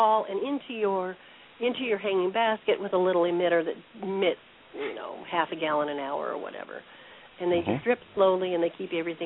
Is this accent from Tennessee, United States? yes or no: no; Nevada, United States; I'm from Nevada